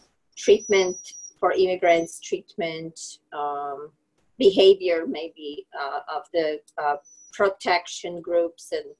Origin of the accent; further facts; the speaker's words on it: Poland; English is a second language; moved away as an adult; now in United States; Well, I'm originally from Poland. I came to the United States when I was 28 years old. And I didn't speak English in the beginning. I spoke different languages and I still